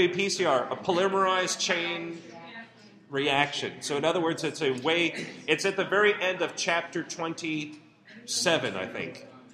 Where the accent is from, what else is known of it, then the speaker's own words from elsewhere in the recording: California, United States; I mean, I'm coming from California.